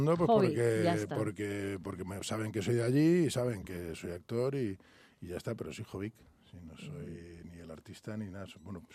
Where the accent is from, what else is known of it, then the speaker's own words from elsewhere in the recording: Guadarrama, Community of Madrid, Spain; Yo vivo, de hecho, mi casa pertenece a Guadarrama, ya. Yo vivo, es mi pueblo, es el pueblo en el que crecí en el 76